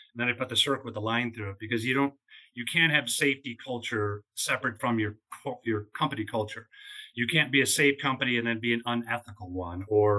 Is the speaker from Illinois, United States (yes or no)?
yes; Chicago, Illinois, United States; but I grew up in Chicago, great sports town, like a lot of cities. So that's my sports culture. As I moved around the globe, I adopted, air quotes, adopted the teams that were local